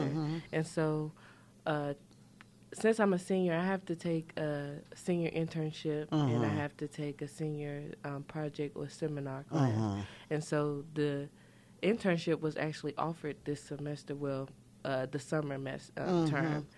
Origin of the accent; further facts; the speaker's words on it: Durham, North Carolina, United States; Durham, North Carolina.